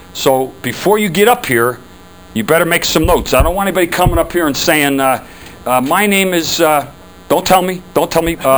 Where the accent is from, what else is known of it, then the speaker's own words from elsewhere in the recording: New Jersey, United States; and I'm from Jersey, so don't be looking at me.